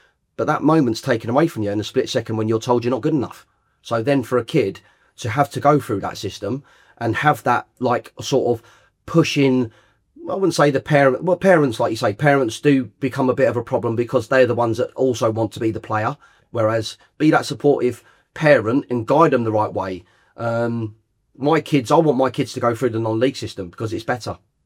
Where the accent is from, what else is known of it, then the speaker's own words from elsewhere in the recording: Watford, East of England, United Kingdom; Yeah, so I was a young lad growing up in Watford.